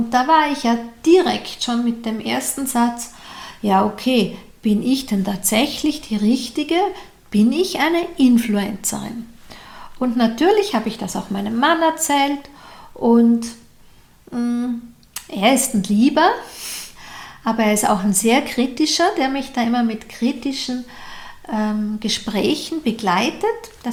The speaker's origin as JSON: {"language": "German", "country": "Austria", "said": "ich bin doch Österreicherin, was sollen die im deutschen Fernsehen mit einer Österreicherin machen?"}